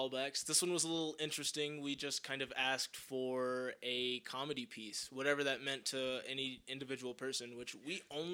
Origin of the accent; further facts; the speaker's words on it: Ferris, Texas, United States; Originally, I'm from just south of Dallas in a small little town called Ferris, Texas.